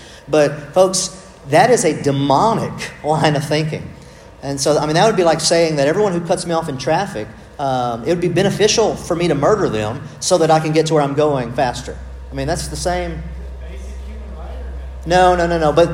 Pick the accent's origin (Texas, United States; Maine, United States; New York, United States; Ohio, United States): Texas, United States; I'm from Southeast Texas. I just really cannot do it.